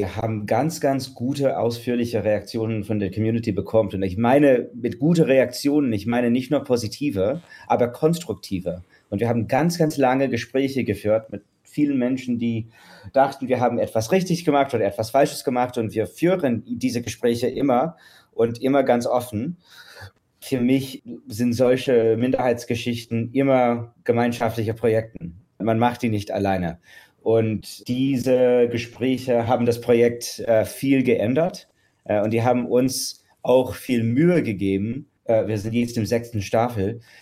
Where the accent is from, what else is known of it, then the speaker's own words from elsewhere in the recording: United States; Und im US-amerikanischen Kontext, wo ich herkomme, die Queer History als Subjekt, aber auch als Methode, ist viel mehr im offiziellen Geschichtsdisziplin integriert als in Deutschland.